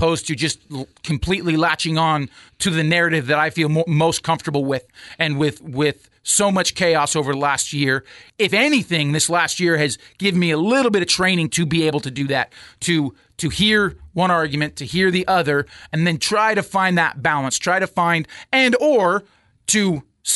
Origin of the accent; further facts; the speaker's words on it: Las Vegas, Nevada, United States; now in Florence, United States; And so that part of living in a small town, I grew up in Las Vegas.